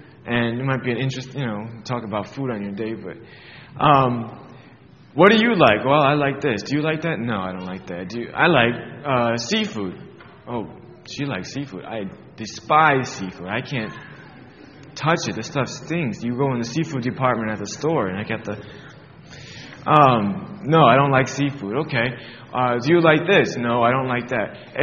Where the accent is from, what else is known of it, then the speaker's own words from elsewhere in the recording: Connecticut, United States; moved away; that's just how it was for me when we came from Connecticut and moved to Pennsylvania.